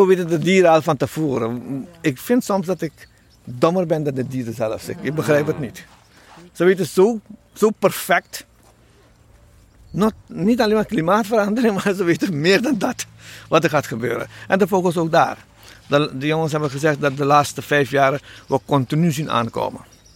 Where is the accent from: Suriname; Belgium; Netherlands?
Suriname; Nieuw Nickerie, Nickerie; born there; Ik ben zelf geboren in Nikeri, maar verder ben ik voor studie gekomen in Paramaribo.